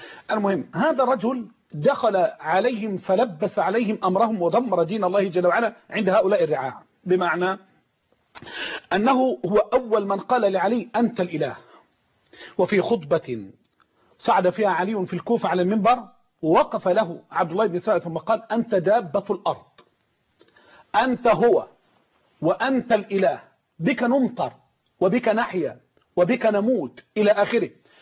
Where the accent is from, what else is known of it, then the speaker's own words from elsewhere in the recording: Egypt; بعدك حتى عندنا في مصر واحنا صغيرين ضحكوا علينا